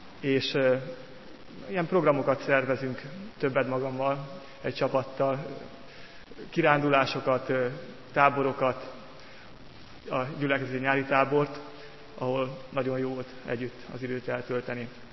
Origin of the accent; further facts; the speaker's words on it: Gacsály, Szabolcs-Szatmár-Bereg, Hungary; now in Budapest, Hungary; Egy Szatmár megyei kis faluból, Gacsályból származom. Ott is konfirmáltam le.